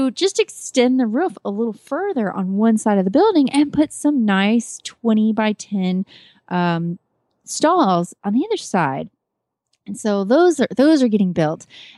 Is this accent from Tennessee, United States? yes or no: no; Kemp, Texas, United States; from Kemp, Texas